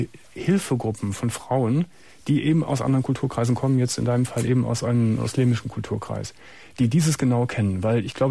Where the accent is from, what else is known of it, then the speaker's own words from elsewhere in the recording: Germany; Das sind ja Sachen, die wir so als Deutsche gar nicht so mitbekommen.